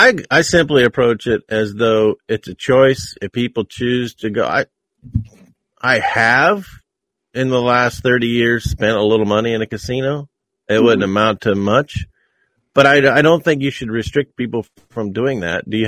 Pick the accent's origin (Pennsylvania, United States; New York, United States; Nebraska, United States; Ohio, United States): Nebraska, United States; in my home state of Nebraska